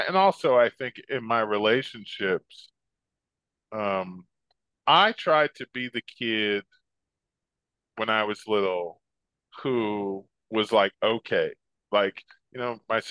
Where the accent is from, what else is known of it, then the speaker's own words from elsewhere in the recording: New Jersey, United States; moved away as an adult; also born or lived in San Diego; I after I graduated from high school, I moved from New Jersey to San Diego. I wanted to, my dad lived there at the time, wanted to get to know him, and I was tired of being cold.